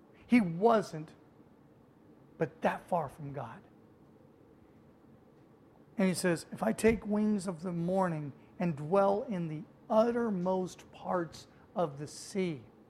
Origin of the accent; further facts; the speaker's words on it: Las Vegas, Nevada, United States; also born or lived in Oklahoma; I grew up here in Las Vegas, but I was actually born in Oklahoma. And as a small child, we made the trek to Disneyland.